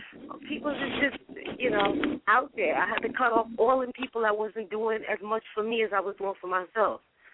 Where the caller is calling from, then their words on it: New York, United States; I'm calling from New York.